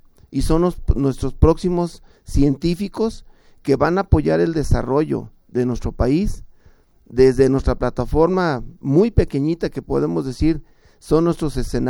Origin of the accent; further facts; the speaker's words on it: Jalisco, Mexico; somos grandes universitarios, somos grandes jaliscienses, pero sobre todo somos buenos mexicanos